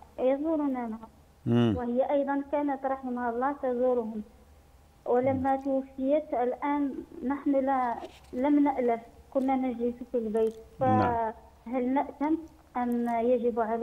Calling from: Morocco; أو الأراضي السلالية عندنا في المغرب، والدولة تمنع بيعها

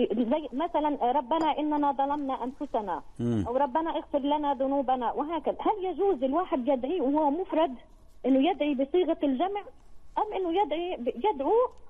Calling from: Islamabad, Islamabad Capital Territory, Pakistan; Arabic is a second language; أنا من إسلام أباد ولا من باكستان

